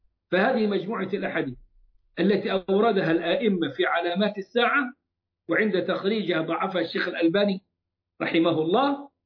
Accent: Egypt; شوف اللي حصل عندنا في مصر

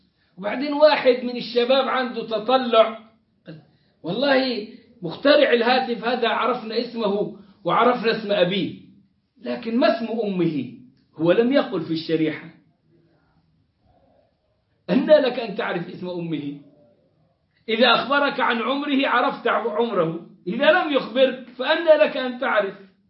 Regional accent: South Sinai, Egypt; موجودة في أرض الطور عندنا في سيناء.

